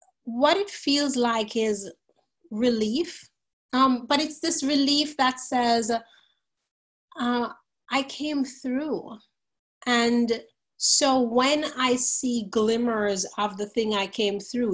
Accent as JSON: {"language": "English", "country": "Jamaica", "lives_now": "United States", "said": "I'm from Jamaica in the West Indies, not Jamaica, Queens in New York, but I live in upstate New York right now."}